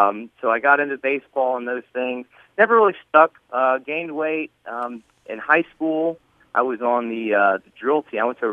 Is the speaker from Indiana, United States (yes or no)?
no; Georgia, United States; You know, I'm from Georgia, so he's Pawpaw.